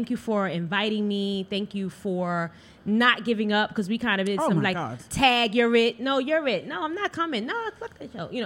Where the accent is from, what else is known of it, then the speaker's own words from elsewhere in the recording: New York, United States; Born and raised here.